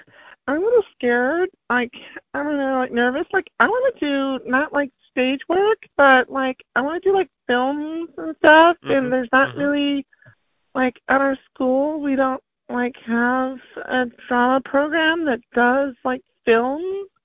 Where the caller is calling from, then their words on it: San Bernardino, California, United States; San Bernardino. Hi, how are you?